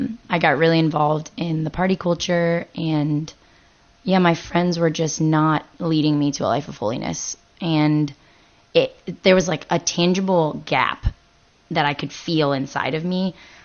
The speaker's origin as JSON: {"language": "English", "region": "Florida", "country": "United States", "tie": "born or raised there", "said": "So born and raised in Florida, I'm here serving with SPO at Ohio State."}